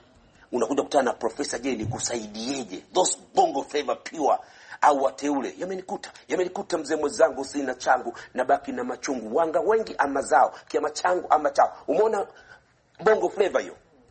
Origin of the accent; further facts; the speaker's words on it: Kigoma, Tanzania